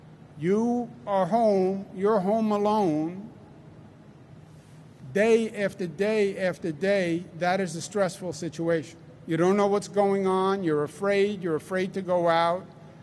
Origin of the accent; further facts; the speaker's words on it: Queens, New York, United States; accent: Queens; I am a born and bred New Yorker. If you can't tell my Queens accent, I can tell your Bronx accent and your Brooklyn accent